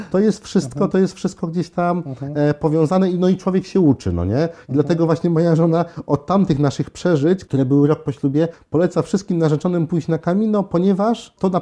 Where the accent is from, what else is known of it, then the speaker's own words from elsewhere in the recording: Syców, Lower Silesian Voivodeship, Poland; Na szczęście jestem z Sycowa